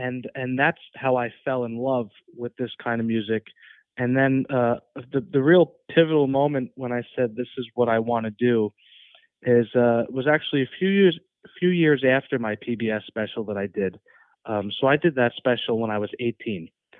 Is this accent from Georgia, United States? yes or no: no; Somers, New York, United States; now in Florida, United States; I grew up in a small town in Westchester, New York called Somers. And I lived there my entire life, all the way through high school and college. And then recently moved to Florida